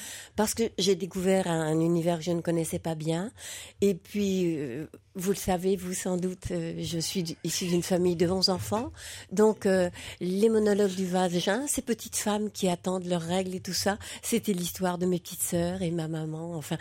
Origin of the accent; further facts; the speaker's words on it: Lille, Hauts-de-France, France; born there; Oui, je suis née à Lille.